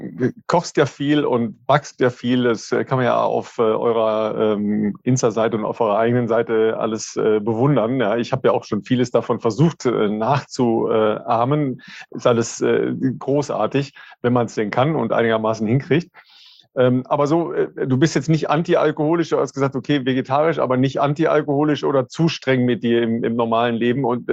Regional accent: North Rhine-Westphalia, Germany; in meiner Heimat, im nördlichen Ruhrgebiet

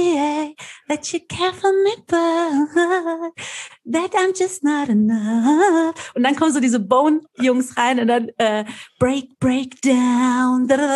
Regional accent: Frankfurt, Hesse, Germany; ich bin in Frankfurt zur Schule gegangen. Ja, ich habe, die Story kennt ja jeder bei mir so, wir haben zu dritt in einer Einzimmerwohnung gewohnt, war Asylantenmädchen in Frankfurt-Griesheim, haben davor im Asylantenheim

